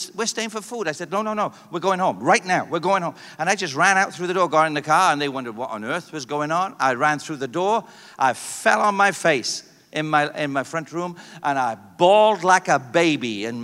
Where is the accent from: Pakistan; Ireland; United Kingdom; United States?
United Kingdom; And I wanted to cry, but I'm a Brit.